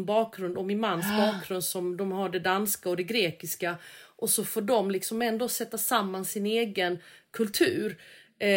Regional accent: Småland, Sweden; born there; Svensk är man ju. Jag är ju van. Jag är ju född i Småland liksom.

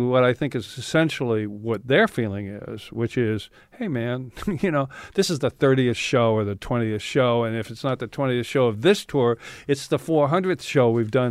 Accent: San Francisco, California, United States; I grew up in San Francisco. I never heard of Altamont.

